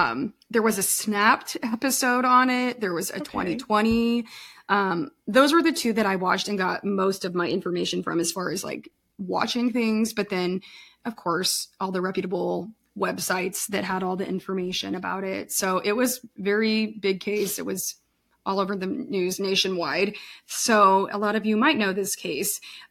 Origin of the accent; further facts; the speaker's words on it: Nebraska, United States; But because we're from Nebraska, I'm just going to say it's a Nebraska case